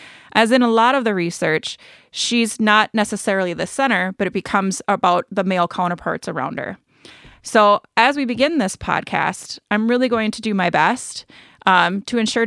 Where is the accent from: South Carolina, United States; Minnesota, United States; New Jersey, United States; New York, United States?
Minnesota, United States; Minneapolis; I am a girl from Northeast Minneapolis, Polish, German, and really have no accent outside of that.